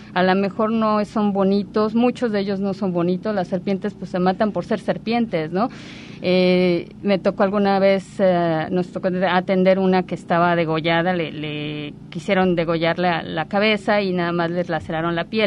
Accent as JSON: {"language": "Spanish", "region": "Mexico City", "country": "Mexico", "moved": "as an adult", "lives_now": "Puerto Vallarta, Mexico", "said": "yo no soy de aquí de Puerto Vallarta, soy de la Ciudad de México. Llegué en el 2002 con el pretexto de mi servicio social"}